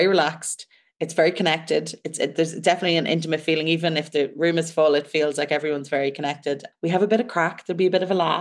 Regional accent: Ireland; And we found on the road, when people hear that I'm Irish, they have this assumption that I'm going to sing Irish songs.

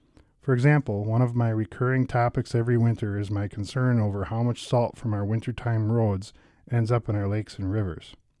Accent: Wisconsin, United States; I grew up in Outagamie County, whose biggest lake is actually an impoundment of Black Otter Creek.

